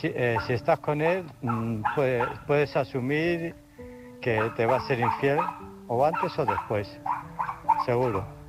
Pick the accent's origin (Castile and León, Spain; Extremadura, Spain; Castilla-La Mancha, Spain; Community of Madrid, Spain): Castilla-La Mancha, Spain; Illescas; de Illescas